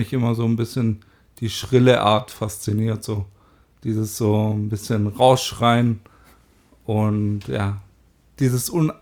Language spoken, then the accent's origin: German; Neuhausen auf den Fildern, Baden-Württemberg, Germany; first language French; Ich bin aufgewachsen in der Filderregion bei Neuhausen auf den Fildern. Und genau, da leben meine Eltern immer noch.